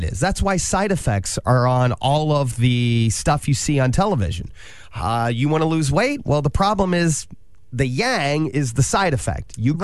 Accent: Angola, Indiana, United States; And my parents, I grew up in Angola.

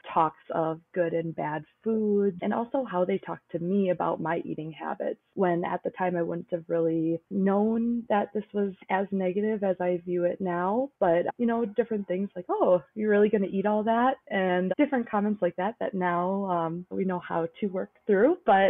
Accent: Inver Grove Heights, Minnesota, United States; now in Eau Claire, United States; I grew up in Minnesota in Invergrove Heights.

